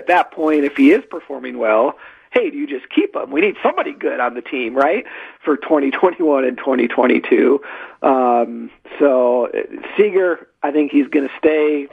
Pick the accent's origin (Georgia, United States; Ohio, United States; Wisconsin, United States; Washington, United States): Washington, United States; Seattle; Hey, I'm from Seattle. I grew up there.